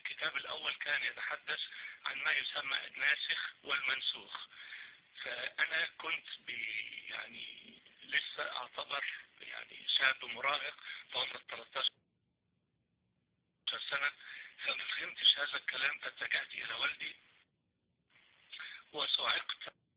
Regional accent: Egypt; أنا نشأت في مصر في عائلة إسلامية، والدي مسلم متحفظ، كان شيخا متخرجا من الأزهر

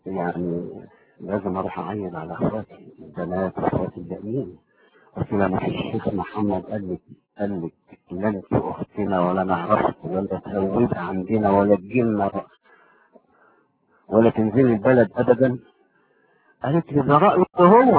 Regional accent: Damietta, Damietta Governorate, Egypt; انا بنزل البلد عندنا في دمياط عشان اهلي كلهم في دمياط واهلها كلها في ضواحي دمياط

